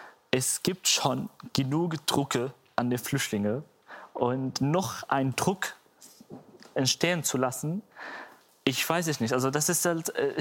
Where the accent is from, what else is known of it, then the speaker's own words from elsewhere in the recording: Syria; now in Germany; Natürlich, wir sind als Syrer hier, also ich spreche hier nicht im Namen der Syrer, natürlich nicht